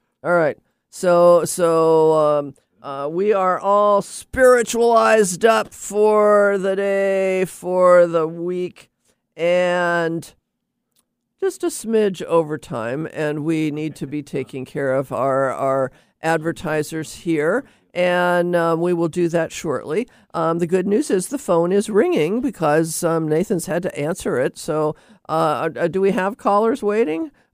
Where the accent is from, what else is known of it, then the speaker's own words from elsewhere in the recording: Laurelhurst, United States; I grew up in Laurelhurst, and I went to Laurelhurst Elementary School, and it's right across the street from the Laurelhurst playfield.